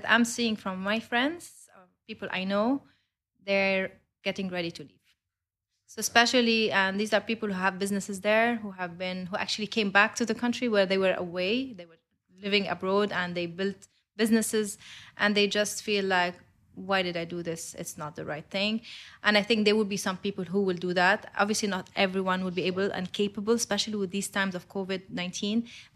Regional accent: Lebanon; So I'm Lebanese. I grew up in Lebanon. I studied there. Even my university was there.

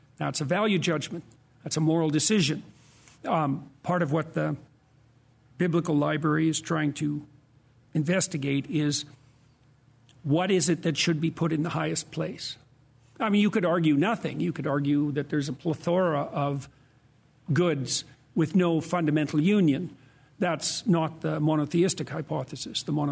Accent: Canada; I'm from Canada.

